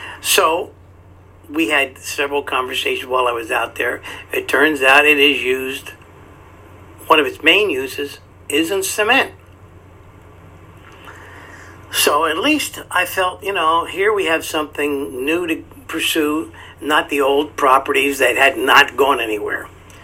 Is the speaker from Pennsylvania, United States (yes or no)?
yes; Philadelphia, Pennsylvania, United States; I'm from West Philadelphia.